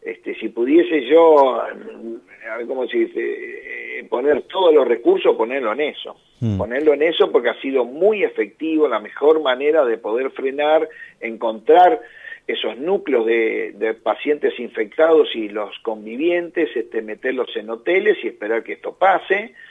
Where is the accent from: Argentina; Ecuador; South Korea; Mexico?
Argentina; Corrientes; now in Buenos Aires, Argentina; Yo soy de Corrientes, pero vivo acá, en Buenos Aires.